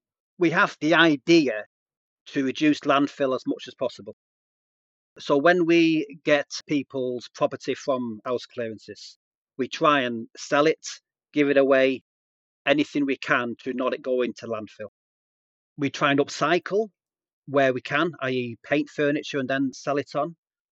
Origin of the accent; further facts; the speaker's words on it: Manchester, North West England, United Kingdom; born there; also born or lived in London; I was born in Manchester.